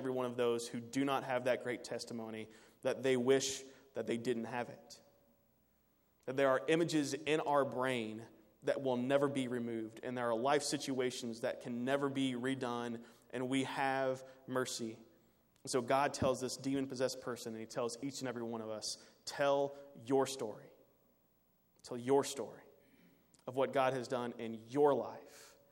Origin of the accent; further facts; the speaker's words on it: Louisville, Kentucky, United States; born there; I was born in Louisville. Many of you all were born in Ohio. I was born in the 80s.